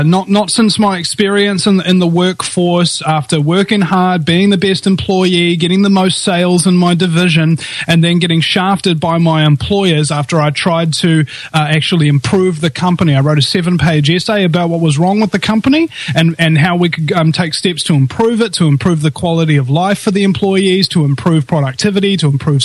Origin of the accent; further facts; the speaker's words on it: New Zealand; as a New Zealander